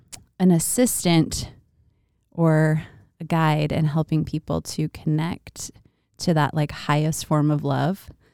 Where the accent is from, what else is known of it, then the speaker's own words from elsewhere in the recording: Boise, Idaho, United States; I grew up here in Boise and tried to leave a bunch of different times and kept coming back.